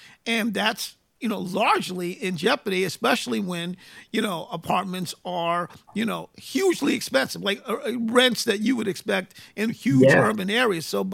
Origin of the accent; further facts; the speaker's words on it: New York, United States; I was talking to somebody the other day, and I was reminding them, you know, I am originally from New York